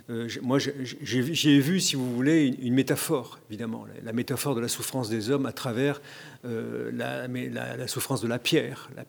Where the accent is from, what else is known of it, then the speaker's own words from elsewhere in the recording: Oran, Oran Province, Algeria; Moi-même, je suis un enfant d'Algérie, comme notre ami Claude Jorda, que je salue, qui est ici présent. Et je me souviens que dans mon enfance, j'habitais à Oran